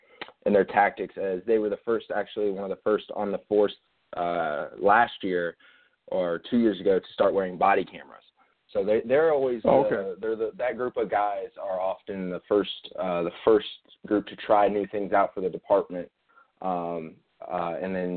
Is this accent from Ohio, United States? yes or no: yes; Columbus, Ohio, United States; I'm originally from Columbus, Ohio. I'm in my second to last semester here at Tiffin.